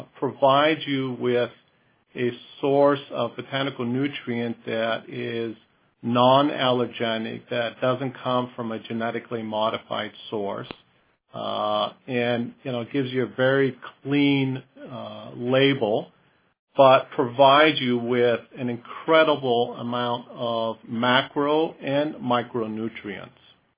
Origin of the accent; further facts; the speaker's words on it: Iowa, United States; born there; also born or lived in Europe / South America / Australia; So I was born in Iowa. I've been raised in many different countries around the world, Europe, South America, Australia. Came back to the U.S. when I first went to college.